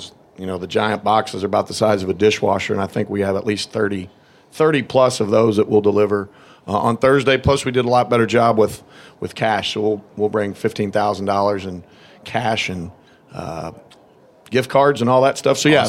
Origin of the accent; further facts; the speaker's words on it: Oklahoma, United States; I grew up in Oklahoma. We didn't have many white Christmases in Oklahoma.